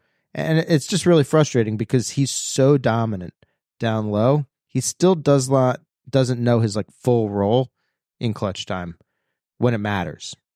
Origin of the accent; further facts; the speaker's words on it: Philadelphia, Pennsylvania, United States; I mean, look, obviously I grew up in Philadelphia. Sixers were my first love.